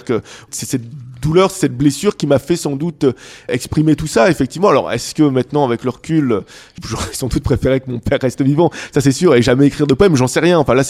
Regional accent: France; J'ai des origines guadeloupéennes. J'ai grandi en France

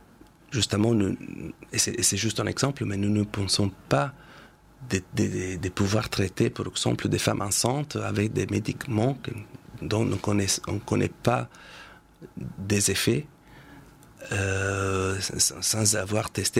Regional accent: Italy; now in Lille, France; j'ai eu plusieurs offres en France, en Italie, donc dans mon pays d'origine

